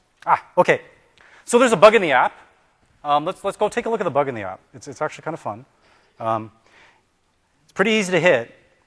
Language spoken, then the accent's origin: English; Canada; I'm actually Canadian.